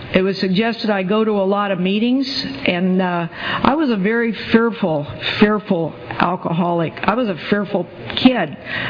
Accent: Springville, California, United States; I was born and raised in Springville

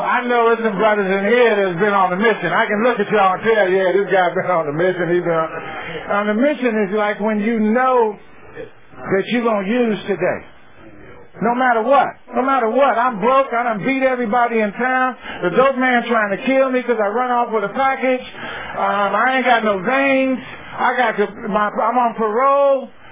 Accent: Chicago, Illinois, United States; also born or lived in San Francisco; I came from Chicago. I grew up in Chicago. I moved from Chicago to California, lived in San Francisco for 10, 12 years, and my addiction ran amok.

